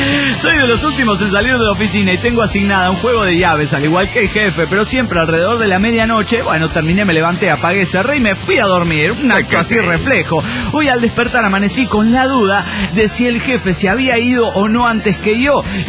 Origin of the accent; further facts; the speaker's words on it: Campeche, Mexico; de Campeche, México, y tengo miedo